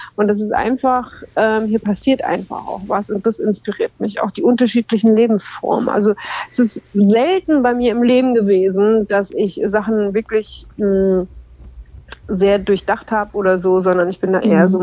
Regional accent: Mainz, Rhineland-Palatinate, Germany; ganz ursprünglich komme ich aus Mainz

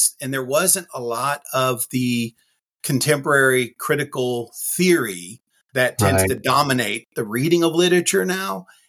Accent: Richmond Hill, Georgia, United States; also born or lived in Hardeeville, South Carolina; spent the other part of my childhood growing up in Richmond Hill, Georgia, Hardeeville, South Carolina area. I graduated from Richmond Hill High School back in the day.

